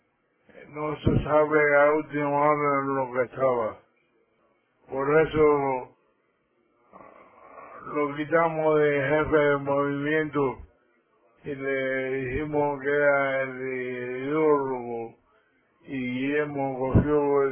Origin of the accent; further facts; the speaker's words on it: Cuba; yo se lo reivindicaba porque yo soy cubano y yo no soy alemán.